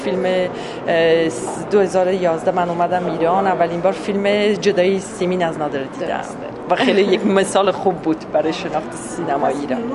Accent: Afghanistan; first language Dari; زبان انگلیسی و دری که زبان مادری من است

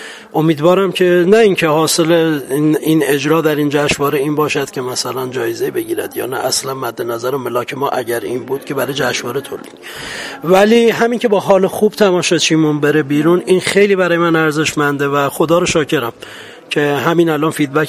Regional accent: Iran; شاید ما به عنوان یک ایرانی، یک حس ناسیونالیستی، یک حس اعتقادی، تعلقات خاطرمون به یک سرزمینی به نام ایرانه

